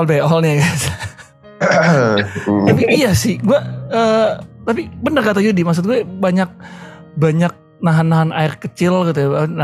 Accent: Bekasi, West Java, Indonesia; Zaman saya dulu dari Bekasi, bangun jam 4:30, jam 5 udah harus jalan tuh dari Bekasi. Ke sekolah saya di Jakarta kan.

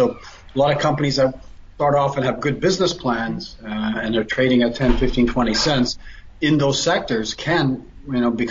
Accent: Canada; because then you can add up the Canadian, because I'm a Canadian.

